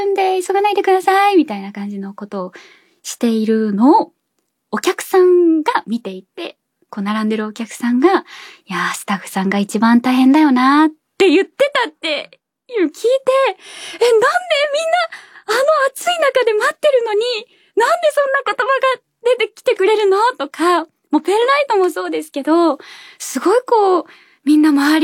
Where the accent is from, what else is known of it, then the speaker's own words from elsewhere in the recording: Nara, Japan; 私地元が奈良で、まあお母さんとかも来てくれてて